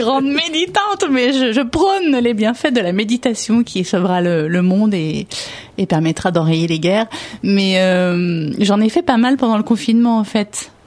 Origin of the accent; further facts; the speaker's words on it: L'Isle-Adam, Île-de-France, France; Et j'ai grandi à l'Isle-Adam, moi. Je suis une Valdoisienne.